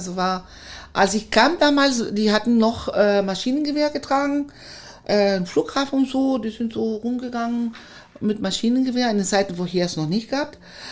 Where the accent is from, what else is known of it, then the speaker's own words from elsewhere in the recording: Chile; bei uns in Chile ist das so, als ich Hebamme gelernt habe, man konnte sich die Hebamme aussuchen.